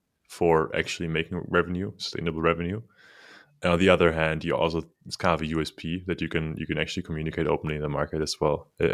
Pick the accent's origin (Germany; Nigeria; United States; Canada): Germany; moved away; I know you're in Berlin now. I'm originally from Germany. I moved away from Germany kind of because of the bureaucracy.